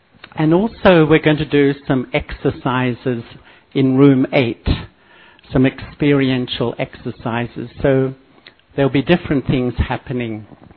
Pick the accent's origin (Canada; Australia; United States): Australia; I grew up in Australia and I think, like most here in this room, I was a searcher.